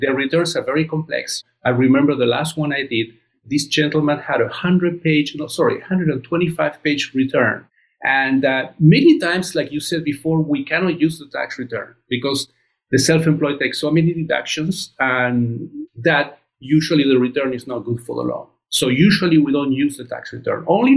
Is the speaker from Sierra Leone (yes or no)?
no; Chile; English is a second language; I come from Chile. I remember in 1973 when the socialist government was overthrown, I was about 7.